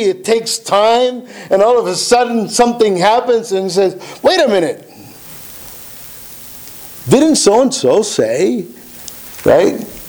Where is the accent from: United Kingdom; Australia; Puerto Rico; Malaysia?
Puerto Rico; when I was growing up in Puerto Rico, Christmas wasn't the day. It was Epiphany.